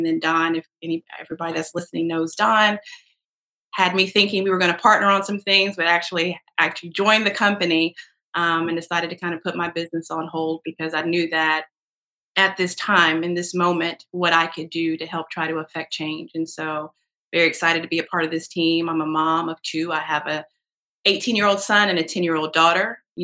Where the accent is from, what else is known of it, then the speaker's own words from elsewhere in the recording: Rocky Mount, North Carolina, United States; also born or lived in Chicago; I am from Rocky Mountain, North Carolina. I went to UNC Chapel Hill.